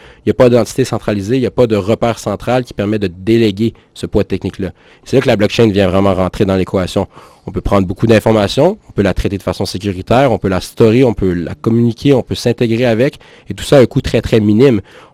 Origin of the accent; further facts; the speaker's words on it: Quebec, Canada; On vient du Québec, les autres, en passant, c'est pour ça qu'on parle français.